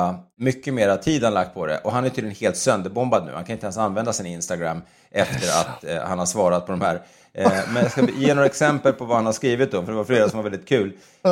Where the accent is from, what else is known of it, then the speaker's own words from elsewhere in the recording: Stockholm, Stockholm County, Sweden; jag är uppväxt i Älvsjö i Stockholm.